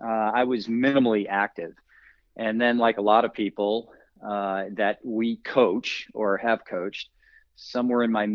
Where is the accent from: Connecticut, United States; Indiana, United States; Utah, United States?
Connecticut, United States; You know, I grew up in New England. I was a Northwest Connecticut kid, so a lot of snow, shoveling off ponds to play hockey.